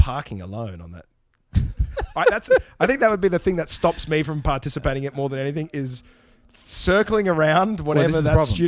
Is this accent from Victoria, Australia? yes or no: yes; Melbourne, Victoria, Australia; And I came from Melbourne, and I've made a trip of it